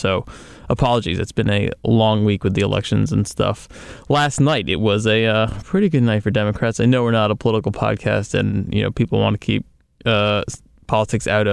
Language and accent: English; New Jersey, United States; I grew up in New Jersey, so, you know, we had a few theme parks around.